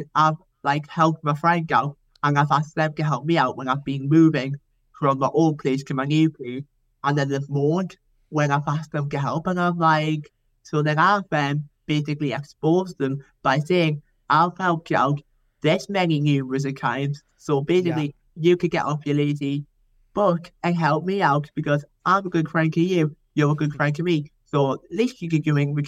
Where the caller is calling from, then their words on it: Newcastle upon Tyne, North East England, United Kingdom; I'm calling in from Newcastle upon Tyne.